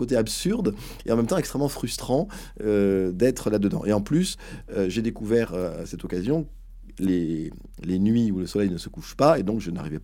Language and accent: French; Aix-en-Provence, Provence-Alpes-Côte d'Azur, France; J'ai grandi à Aix-en-Provence, donc Marseille, c'est à côté.